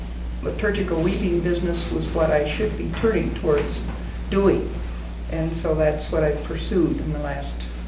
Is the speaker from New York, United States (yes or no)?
no; Northfield, Minnesota, United States; from Northfield, Minnesota